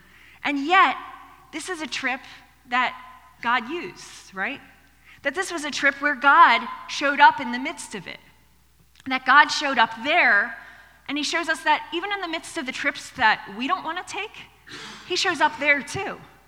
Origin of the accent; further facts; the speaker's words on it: Pennsylvania, United States; we were living, growing up outside of Philadelphia, and the Nutcracker was taking place downtown Philadelphia.